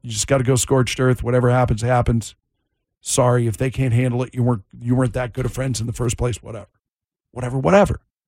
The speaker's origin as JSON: {"language": "English", "region": "Utah", "country": "United States", "said": "We're all originally from Utah, and we were going to Nashville."}